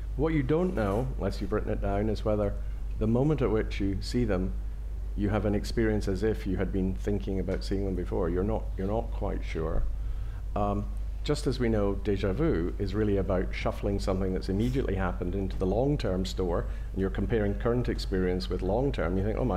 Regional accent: Scotland, United Kingdom; I can say this because I'm a Scot

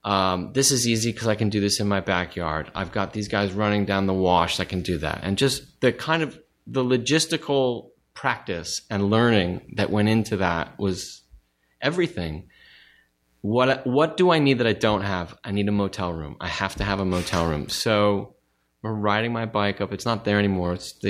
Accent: Studio City, California, United States; In Studio City.

